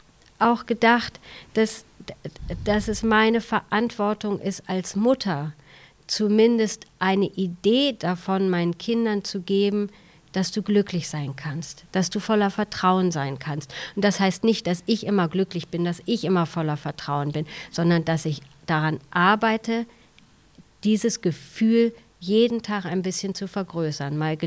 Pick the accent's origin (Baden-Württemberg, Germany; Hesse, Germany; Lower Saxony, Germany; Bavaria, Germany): Lower Saxony, Germany; Hanover; in meiner Heimatstadt Hannover